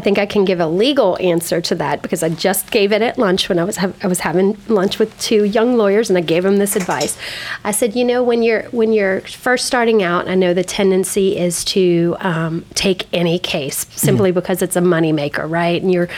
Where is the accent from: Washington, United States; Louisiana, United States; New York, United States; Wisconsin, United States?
Louisiana, United States; Covington; In Covington.